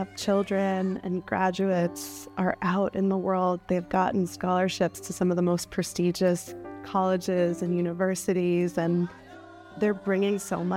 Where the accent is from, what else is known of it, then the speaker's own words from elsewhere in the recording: New Jersey, United States; Growing up in New Jersey, my parents were a little bit off the beaten track with the no TV and the no internet.